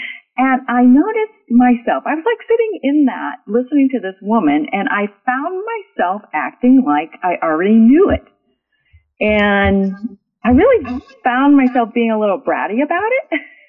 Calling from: Richmond, Virginia, United States; I am calling from Richmond, Virginia.

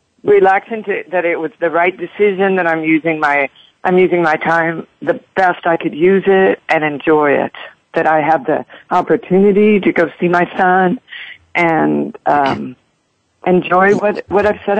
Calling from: Mission, Kansas, United States; I'm calling from Mission, Kansas.

